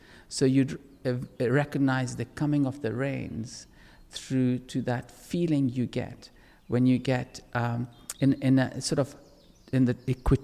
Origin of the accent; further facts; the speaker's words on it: Kenya; I was born and brought up in Kenya and on a farm, and my parents were sawmillers and farmers